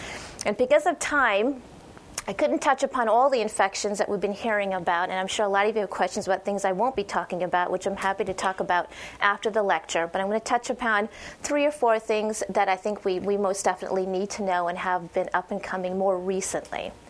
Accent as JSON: {"language": "English", "region": "Oregon", "country": "United States", "tie": "born or raised there", "also_born_or_lived": "Canada", "said": "I'm actually Canadian by birth, but don't hold that against me because I naturalized and moved to Oregon. I've actually been a duck all my life, and went to school there"}